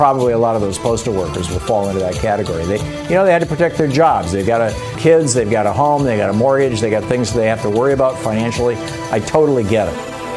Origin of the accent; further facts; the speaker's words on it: Michigan, United States; since I was growing up in Michigan in the 60s, late 60s and early 70s.